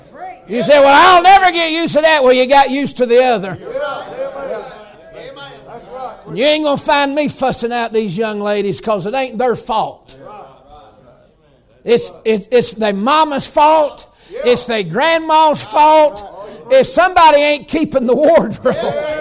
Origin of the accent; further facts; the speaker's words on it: the South, United States; but I'm from the South. You don't tell us don't do stuff.